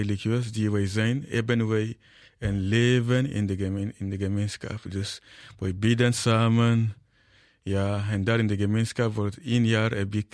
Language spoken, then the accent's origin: Dutch; Nigeria; first language Igala; Dutch is a second language; Ik spreek eigenlijk 2 Nigeriaanse talen. Igala, mijn moedertaal, en Hausa, de taal van het noord van Nigeria.